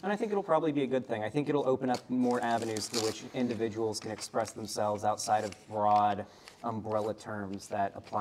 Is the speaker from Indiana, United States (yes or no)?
no; Florida, United States